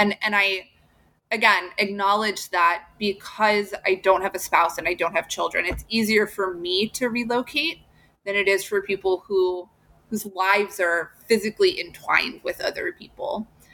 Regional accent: Illinois, United States; I grew up in Southern Illinois. So when I went to do the PhD at Southern Illinois University, I was going home.

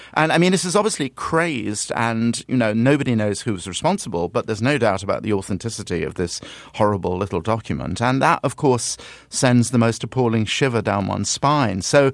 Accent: London, United Kingdom; now in New York, United States; I'd say, well, I'm a New Yorker, even though I sound, so I'm a Londoner.

